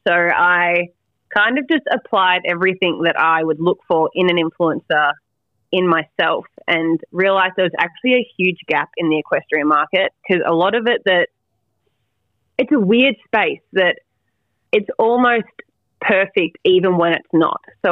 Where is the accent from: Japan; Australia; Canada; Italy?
Australia; Victoria; He's from Sydney and I'm from Victoria.